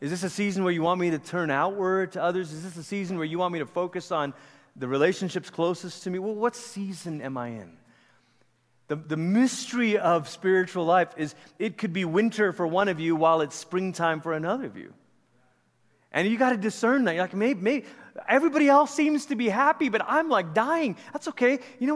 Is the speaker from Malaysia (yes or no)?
yes; Malaysia; moved away as an adult; Malaysia's where I'm from. I grew up there. We lived in Oregon for 3 years in my middle school years, went back to Malaysia, and I finished out my high school years, and then I came to a college from Malaysia. And this was, you know, 1996